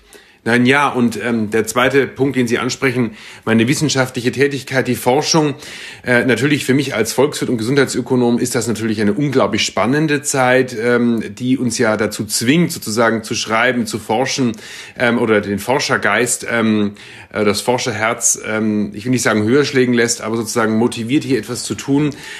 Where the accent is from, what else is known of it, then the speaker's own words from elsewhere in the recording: Munich, Bavaria, Germany; ich komme aus München und für uns Münchner ist ja Norditalien nicht weit entfernt